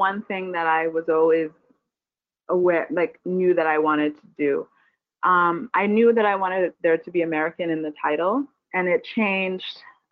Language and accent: English; Barbados; moved away; I'm from Barbados, and you know, I live here now, so I feel like I have that triangle in my family as well.